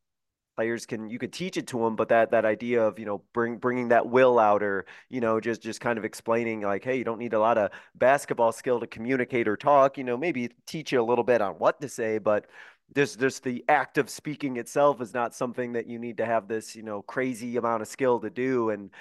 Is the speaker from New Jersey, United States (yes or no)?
no; Illinois, United States; now in Arizona, United States; I grew up in Illinois and I think of the way that the game was played